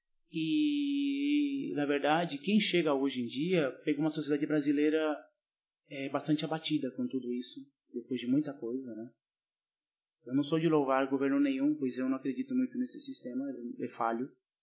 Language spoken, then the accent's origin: Portuguese; Chorrillos, Lima, Peru; o Guerreiro do meu bairro, de Chorrillos.